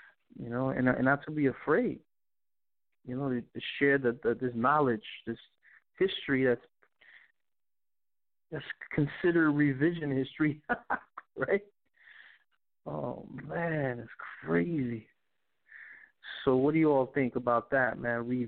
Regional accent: Puerto Rico; Caribbean and Puerto Rico people is that Boricua is that we have that dual citizenship. You know, we are American, you know.

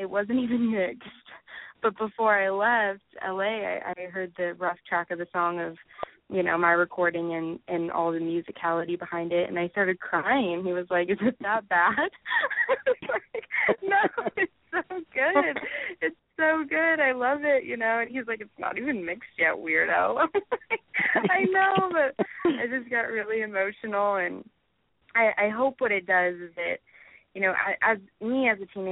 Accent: Palmdale, California, United States; I grew up in Palmdale, Lancaster, which is about an hour and a half from Los Angeles

